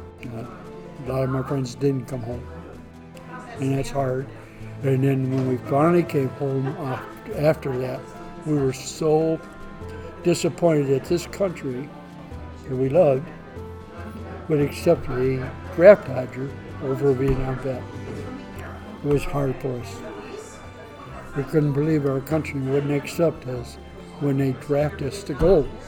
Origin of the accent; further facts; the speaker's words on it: Michigan, United States; I'm originally from Michigan.